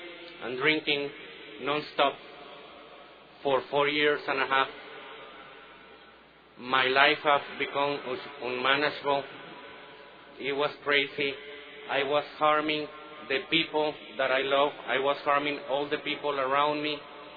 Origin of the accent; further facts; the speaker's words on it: Nicaragua; I was born in Nicaragua, actually. My dad is Nicaraguan and my mom is Guatemalan.